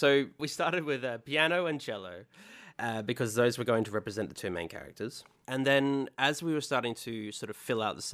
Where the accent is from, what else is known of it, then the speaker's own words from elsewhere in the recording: Western Australia, Australia; now in London, United Kingdom; I live in London now, but I'm from Western Australia.